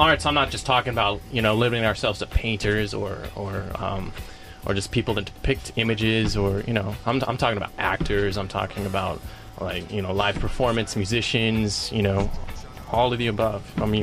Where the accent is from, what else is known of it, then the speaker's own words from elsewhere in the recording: Fremont, California, United States; also born or lived in Hayward; I was born in Hayward, and I was raised in Fremont.